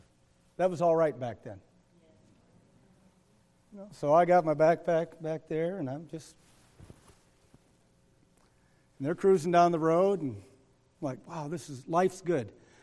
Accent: Kingsley, Michigan, United States; I'm 19 years old. I'm from Kingsley.

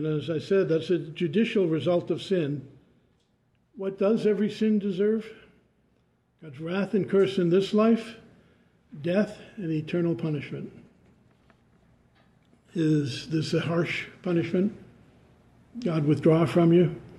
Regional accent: New England, United States; I guess because I grew up in New England, and what was his name?

